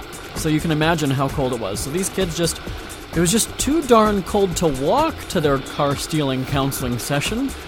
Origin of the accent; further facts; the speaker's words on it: Winnipeg, Manitoba, Canada; This story is actually coming from my hometown of Winnipeg.